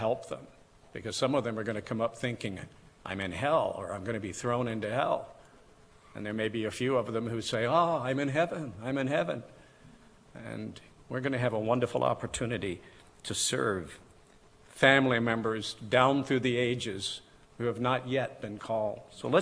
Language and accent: English; Tennessee, United States; born there; But knowing many of my relatives, I was born in Tennessee, and they were a bunch of drinkers.